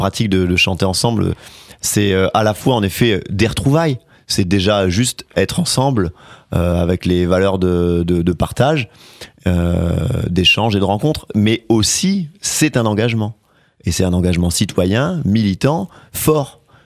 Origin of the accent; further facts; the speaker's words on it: Hauts-de-France, France; on est du Nord, donc on est un peu chauvin là-haut. En tout cas, on aime bien d'où on vient, on est ch'ti, quoi. Et on le revendique.